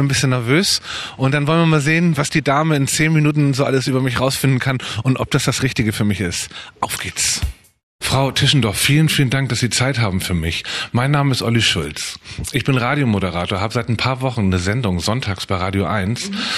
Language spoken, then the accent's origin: German; Hamburg, Germany; Aus Hamburg.